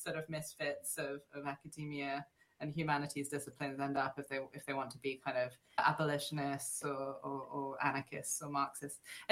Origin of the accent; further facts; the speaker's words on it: France; now in Philadelphia, United States; I've sort of got British and German dual, you know, nationality, but I grew up in France. I'm very sort of placeless in my background, and I'm trying to make Philly home in a meaningful way.